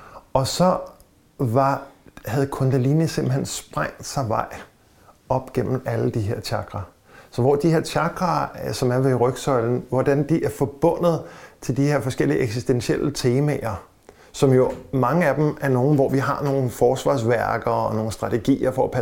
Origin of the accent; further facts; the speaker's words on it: Sorø, Zealand, Denmark; jeg kommer fra Sorø og har spillet trommer i punkband, ikke?